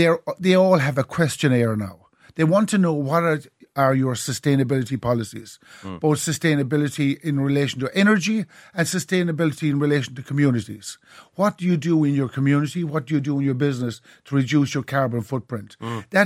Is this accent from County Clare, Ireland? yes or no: yes; County Clare, Ireland; You know, I'm from the Cliffs of Moher area of Ireland